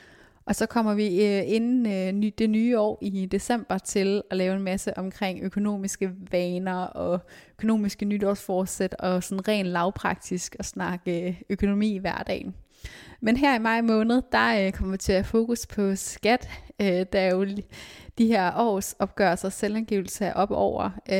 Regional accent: Aarhus, Central Denmark Region, Denmark; da jeg så i min hjemby i Aarhus

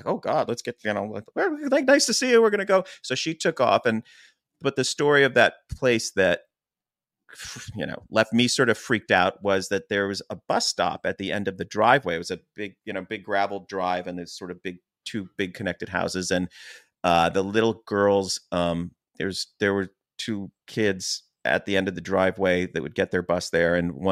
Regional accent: Chester Springs, Pennsylvania, United States; 3 miles from where we grew up in Chester Springs, Pennsylvania, which was very farm, very woodsy, very, cornfields.

